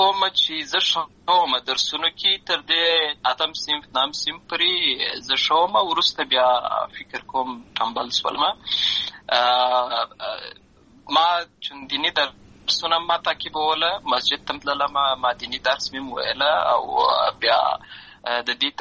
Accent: Lashkar Gah, Helmand, Afghanistan; زه په اصل کې د اوروزګان ولایت یم، اما زه په هلمند ولایت لشکرګاه کې پیدا شوی یم. امالته لوی شوی یم، امالته مې ښوونځی لسته ده، امالته مې ټول ژوند مې له هماغه ځای څخه پیل شوی دی، خو په اصل کې زه د اوروزګان ولایت څخه.

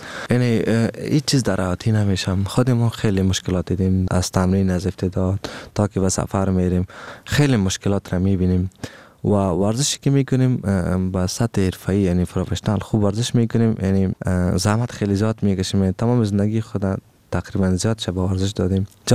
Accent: Afghanistan; ما افغان هستم

